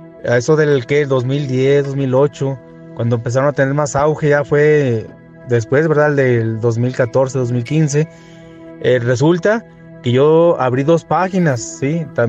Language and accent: Spanish; Jerez, Zacatecas, Mexico; Yo aquí en mi pueblo editaba un periódico impreso. Aquí la gente de este lugar, que es de Jerez, Zacatecas, la gente en ese tiempo pues estaba acostumbrada a leer mucho.